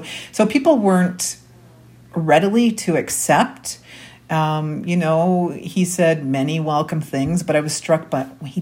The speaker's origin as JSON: {"language": "English", "town": "Winnipeg", "region": "Manitoba", "country": "Canada", "tie": "born or raised there"}